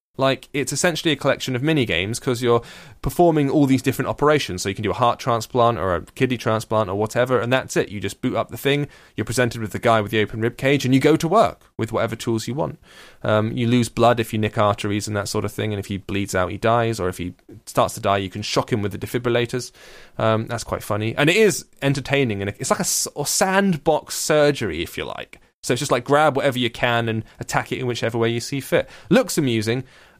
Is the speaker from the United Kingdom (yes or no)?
yes; United Kingdom; and I'm a British